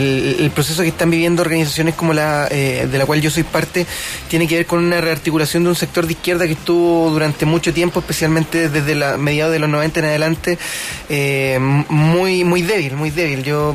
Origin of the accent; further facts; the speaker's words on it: Copiapó, Atacama, Chile; moved away as an adult; now in Santiago, Chile; tengo 24, soy copiapino. Me vine de Copiapó a estudiar para acá, para Santiago.